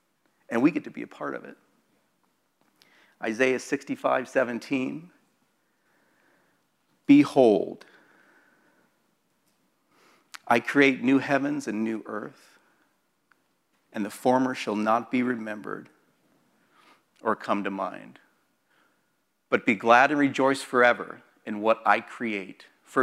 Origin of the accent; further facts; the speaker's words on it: Midwest, United States; So it was a Southern Baptist, I grew up in the Midwest, so it was Southern Baptist.